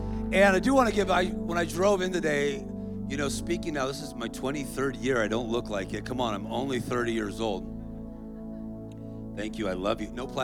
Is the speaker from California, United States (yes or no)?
yes; California, United States; I come from California.